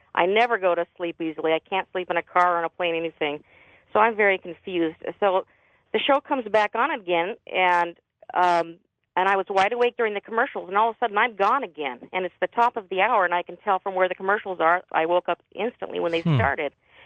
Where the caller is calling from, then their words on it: Nevada, United States; I'm from Nevada.